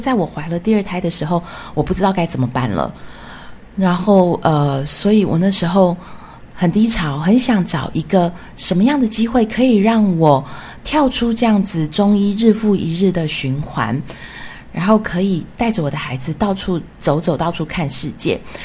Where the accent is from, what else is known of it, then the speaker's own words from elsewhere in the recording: Taiwan; moved away as an adult; also born or lived in France / United States; 我是从小在台湾长大的小孩，然后大学毕业之后呢，我到了法国去游学了一年，想要把法文学好，然后之后又到了美国去念行销的硕士。